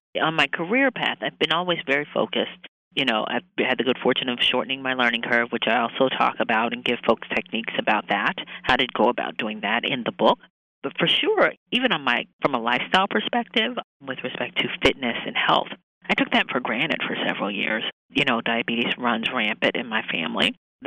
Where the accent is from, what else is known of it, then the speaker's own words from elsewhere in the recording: Indiana, United States; I'm Midwestern, you know, born and raised in Indiana, so very Midwestern values